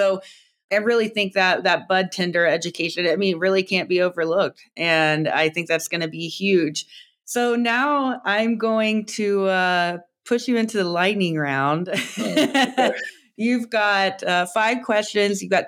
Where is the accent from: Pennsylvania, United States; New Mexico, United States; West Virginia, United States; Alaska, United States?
West Virginia, United States; I'm from West Virginia originally, so straight out of the Appalachia.